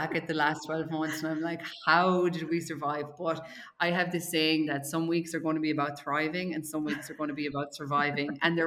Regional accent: Ireland; now in Australia; growing up in Ireland, the gym setting was like always inside, dark rooms, you know, whatever it might be. And then when I moved to Australia

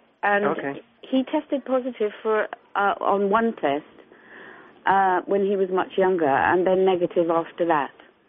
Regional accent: Chile; first language Spanish; English is a second language; I did. I grew up in Chile and spoke Spanish before English

